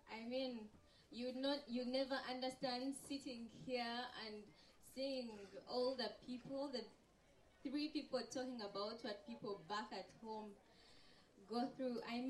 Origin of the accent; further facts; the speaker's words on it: Eastern Africa, Uganda; Hello, everybody. I'm from Uganda, East Africa.